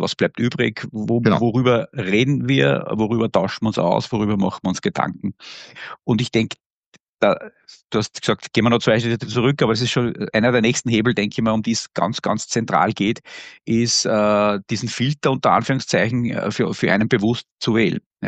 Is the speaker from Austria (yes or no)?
yes; Austria; Ö3 hört man bei uns in Österreich, denke ich, ganz viele.